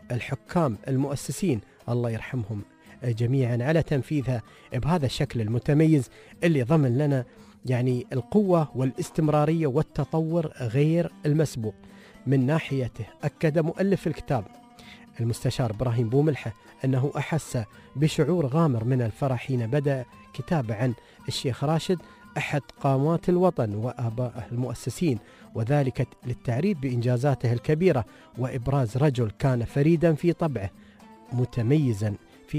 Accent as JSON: {"language": "Arabic", "country": "United Arab Emirates", "said": "عندنا في الفجيرة، عندنا في ملقيوين، عندنا في عمان وغيرها من إمارات الدولة"}